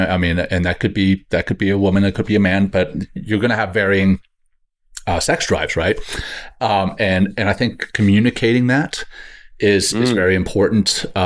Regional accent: Louisiana, United States; she lived in just outside my hometown in Louisiana.

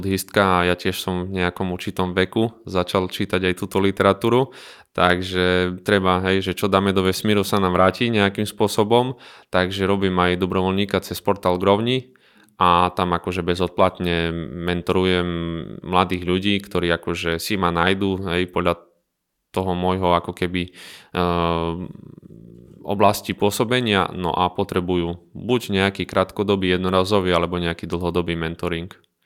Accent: Krompachy, Košice Region, Slovakia; now in Prešov, Slovakia; som originál Spišiak z mesta Krompachy, kde som sa aj narodil. No a v podstate, čo sa týka môjho pôsobenia v Prešove, tak som tam od svojho štúdia na vysokej škole, čiže v roku 2010, tak už asi nejakých 13 rokov som tam.

